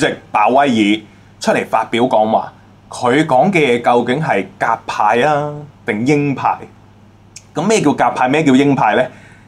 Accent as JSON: {"language": "Cantonese", "country": "United States", "said": "再喺美國亂做生意賺我哋美國人錢啦"}